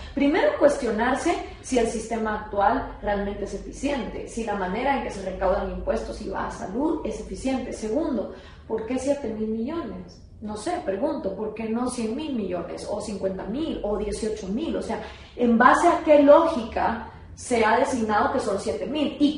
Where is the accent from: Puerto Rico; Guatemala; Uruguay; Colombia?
Guatemala; como guatemaltecos